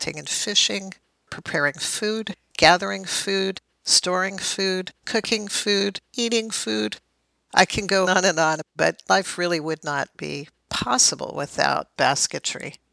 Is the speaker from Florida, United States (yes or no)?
no; California, United States; I must put the disclaimer that I'm Pomo Indian, and I totally believe that Pomo baskets are the best in the world.